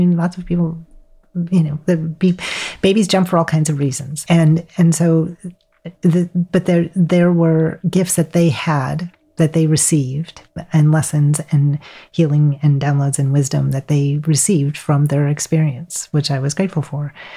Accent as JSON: {"language": "English", "region": "Wisconsin", "country": "United States", "said": "I am from Wisconsin. Does that help?"}